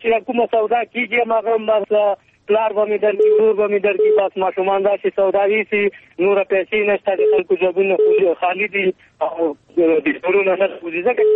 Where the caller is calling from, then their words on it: Paktia, Afghanistan; زادران سیستداریف زازه ام دی پکتیا ولایت نو